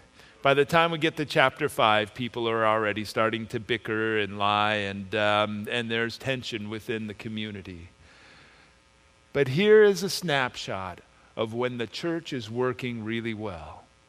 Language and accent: English; United States; I am American through and through and I like my stuff.